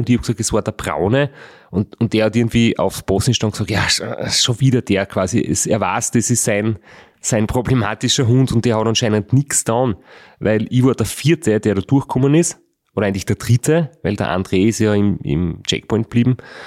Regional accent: Austria; Da ist eigentlich die Hundethematik nicht viel anders wie bei uns in Österreich, so wie ich es bisher erlebt habe.

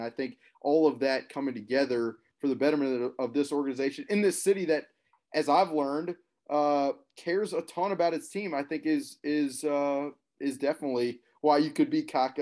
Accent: Birmingham, Alabama, United States; I played a lot of golf growing up in Birmingham, Alabama.

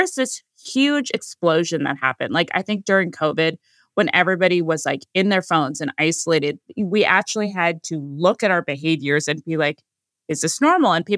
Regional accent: California, United States; born there; I was born in California

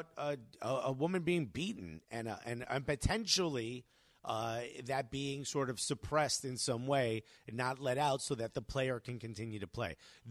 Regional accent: United States; Bro, we don't stop being American out here, bro.

